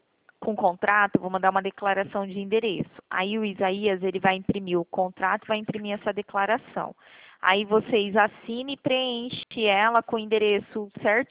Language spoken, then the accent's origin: Portuguese; Presidente Prudente, São Paulo, Brazil; Sou de Presidente Prudente.